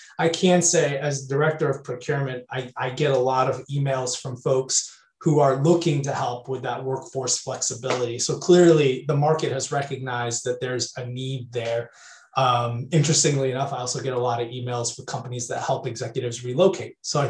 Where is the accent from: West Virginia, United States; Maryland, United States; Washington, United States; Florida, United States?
Florida, United States; early on in the pandemic, I relocated to the town I grew up in Florida.